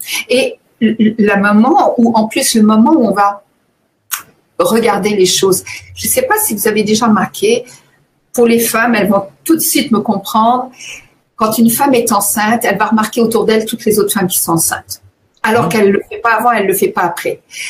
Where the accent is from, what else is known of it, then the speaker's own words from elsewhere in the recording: France; now in Canada; j'ai été frappée en arrivant ici au Québec, je venais de France